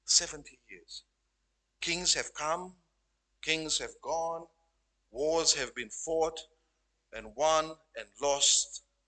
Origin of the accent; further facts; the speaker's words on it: Romania; English is a second language; now in Australia; especially for us, people who have come from other countries. I'm from Romania. You know where you're from.